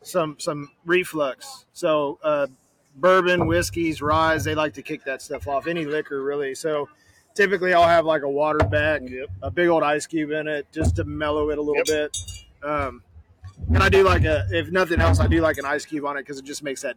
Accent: Spring, Texas, United States; also born or lived in New Mexico; So I was born in New Mexico, but I think it was probably for the better 40 some years now I've been in Spring.

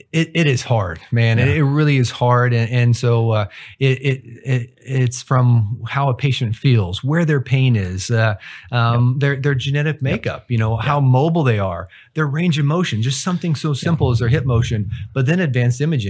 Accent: Abilene, Texas, United States; And so I grew up in West Texas, in Abilene, Texas, and I grew up wanting to do two things, either play professional baseball or go to medical school.

